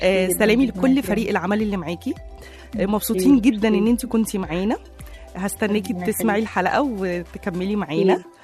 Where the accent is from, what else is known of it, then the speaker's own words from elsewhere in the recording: Egypt; بس انا اكتشفت احنا كمصريين يمكن 80% مننا الفضه.